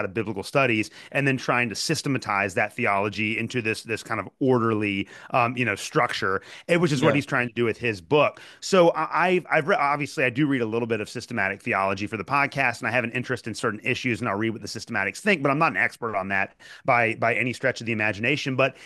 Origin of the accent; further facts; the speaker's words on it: Kentucky, United States; I'm from Kentucky, so I know a bunch of beer drinking rednecks.